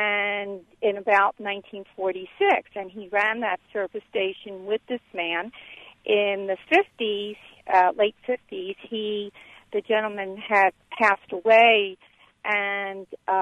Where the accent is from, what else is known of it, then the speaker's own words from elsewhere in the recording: Philadelphia, Pennsylvania, United States; I am originally from Philadelphia.